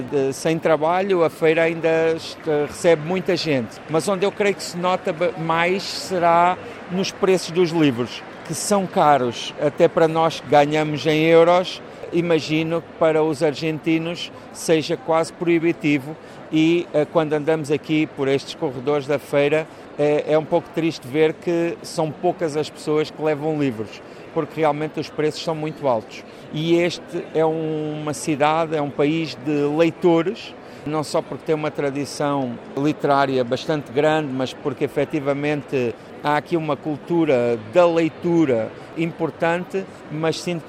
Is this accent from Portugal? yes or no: yes; Portugal; nós, como portugueses, realmente aqui encontramos vínculos